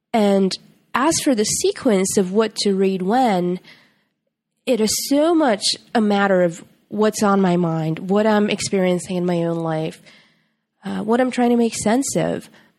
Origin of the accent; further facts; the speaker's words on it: Sofia, Sofia City, Bulgaria; which is very near my hometown of Sofia, Bulgaria.